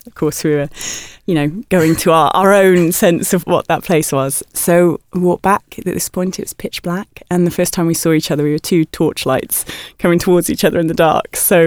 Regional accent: Wales, United Kingdom; When I was growing up in Wales, I lived very near a beautiful mountain called Skerrid Hill.

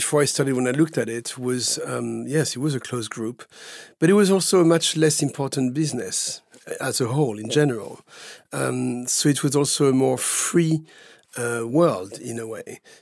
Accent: Paris, Île-de-France, France; now in New York, United States; the times I was growing up in Paris

